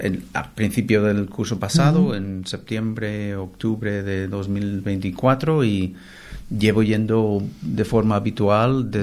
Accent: Minneapolis, Minnesota, United States; Yo soy de Minneapolis.

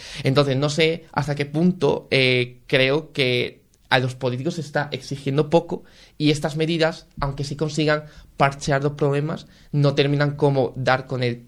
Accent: Salamanca, Castile and León, Spain; yo como habitante, yo como salmantino

